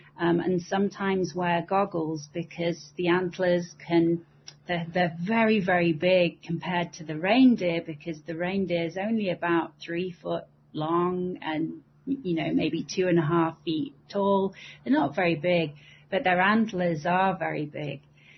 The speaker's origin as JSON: {"language": "English", "country": "United Kingdom", "accent": "British", "said": "I am obviously British from my accent."}